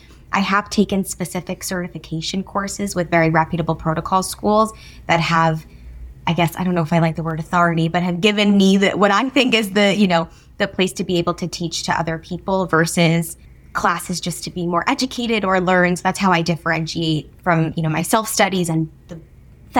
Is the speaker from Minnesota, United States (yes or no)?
no; New Jersey, United States; now in New York City, United States; I grew up in New Jersey, so moving to New York City was not a big thing. I grew up under 40 miles outside of Manhattan.